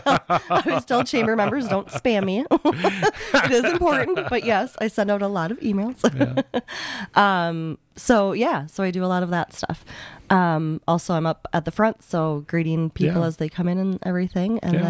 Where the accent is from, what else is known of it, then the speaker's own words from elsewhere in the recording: Northfield, United States; So I'm actually an official townie, like born and raised in Northfield.